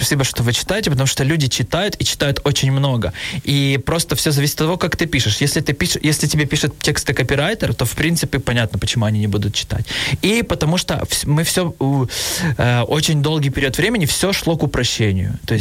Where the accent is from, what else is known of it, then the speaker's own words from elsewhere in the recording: Bila Tserkva, Kyiv Oblast, Ukraine; Ну, я вообще приехал как бы из Белой Церкви, и это недалеко возле Киева